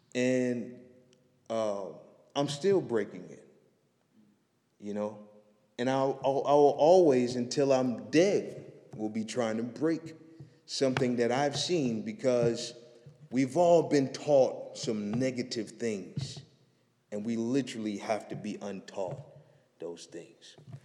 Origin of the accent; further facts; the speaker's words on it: Buffalo, New York, United States; My personal story is I am from Buffalo, New York, born and raised, east side of Buffalo.